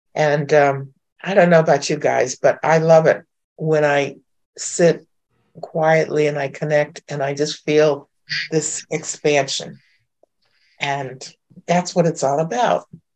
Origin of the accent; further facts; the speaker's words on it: New England, United States; So like Holmes, I'm from New England.